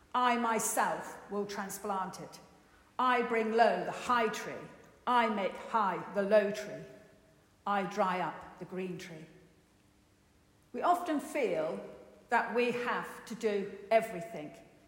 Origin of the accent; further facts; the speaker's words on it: Chipping Norton, South East England, United Kingdom; I returned to live in Chipping Norton, my hometown